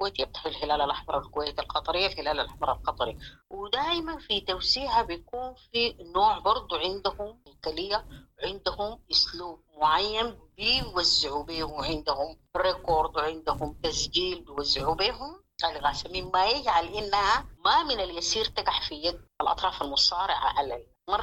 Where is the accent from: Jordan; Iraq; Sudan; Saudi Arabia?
Sudan; إن إحنا عندنا في السودان